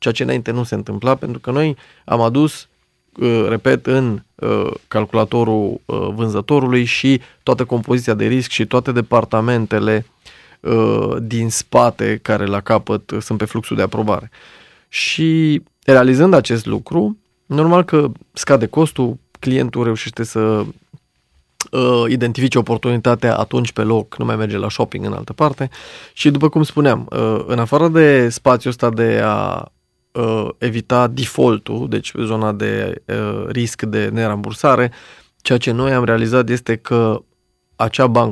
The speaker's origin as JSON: {"language": "Romanian", "country": "Romania", "said": "Noi, ca și business, nu l-am creat deloc românește și nici doar în România. Doar întâmplător, noi suntem români."}